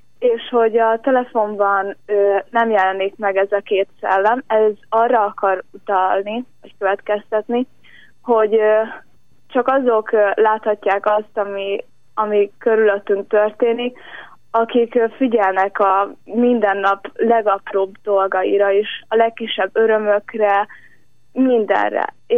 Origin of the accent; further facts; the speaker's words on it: Oroszlány, Komárom-Esztergom, Hungary; Komárom Esztergom megye oroszlány. Településről származom.